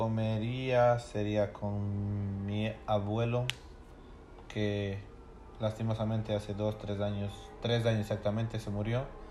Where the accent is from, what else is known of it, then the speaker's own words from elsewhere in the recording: Gualaceo, Azuay, Ecuador; moved away as an adult; Yo soy de nacionalidad ecuatoriana. La gran mayoría de mi juventud y de mi niñez crecí en Ecuador, Gualaceo, Ecuador, hasta los 19 años. Después de los 19 años ya vine para aquí hasta la actualidad.